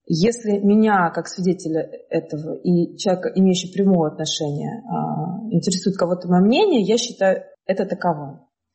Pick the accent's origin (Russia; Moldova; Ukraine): Ukraine; born there; я родилась в Украине, это моя позиция, и это моя родина.